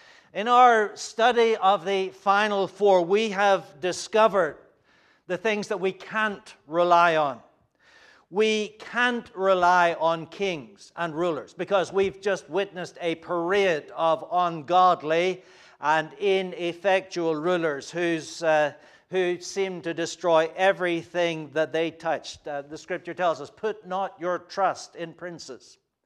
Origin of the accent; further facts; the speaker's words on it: United Kingdom; We, as British school children, we were reminded of the famous words of Winston Churchill